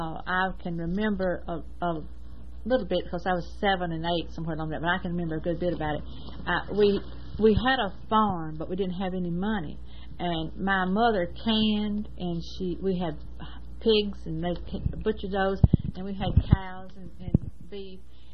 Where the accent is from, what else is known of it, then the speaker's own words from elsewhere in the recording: United States; born there; I was born in Clay County, September the 17th, 1925.